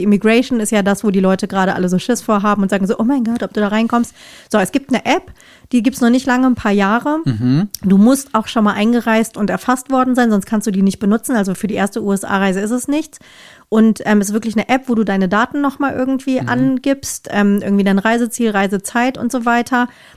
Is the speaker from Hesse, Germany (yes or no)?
yes; Marburg, Hesse, Germany; ich habe dahin mehr verwurzelt verwurzeltes Gefühl als in meiner Heimatstadt Marburg.